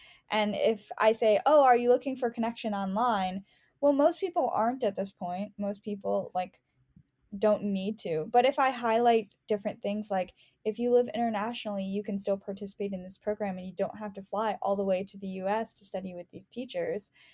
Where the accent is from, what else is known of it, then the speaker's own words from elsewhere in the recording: Chicago, Illinois, United States; That's amazing. I grew up in Rogers Park.